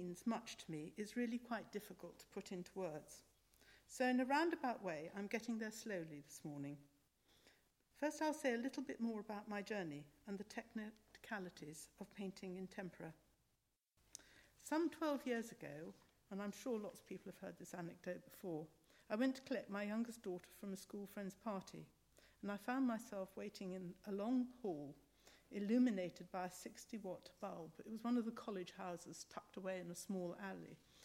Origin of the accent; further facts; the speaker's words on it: Munster, Ireland; I was brought up in County Tipperary in Eire in the 50s. Where I went to a Catholic convent.